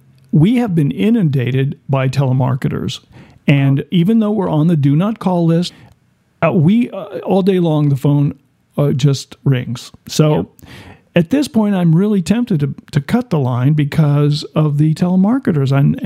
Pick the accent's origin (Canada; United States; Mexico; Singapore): United States; Indiana; I remember the very first phone number we had when I was growing up in Indiana.